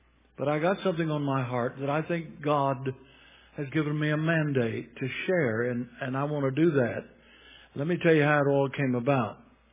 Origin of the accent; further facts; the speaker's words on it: United States; I love my country. I am an American, and I'm glad to be an American.